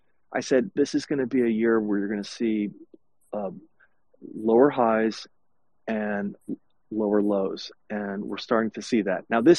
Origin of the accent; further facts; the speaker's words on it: California, United States; let's say I'm from California, it's a very gnarly market.